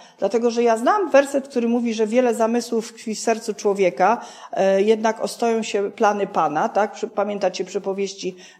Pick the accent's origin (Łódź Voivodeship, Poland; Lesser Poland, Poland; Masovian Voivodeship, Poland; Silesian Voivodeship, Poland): Silesian Voivodeship, Poland; Ja jestem ze Śląska